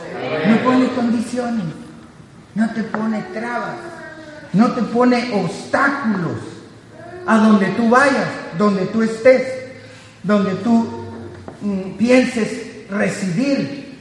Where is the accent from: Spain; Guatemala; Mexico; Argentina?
Guatemala; te vas a Guatemala, de donde soy yo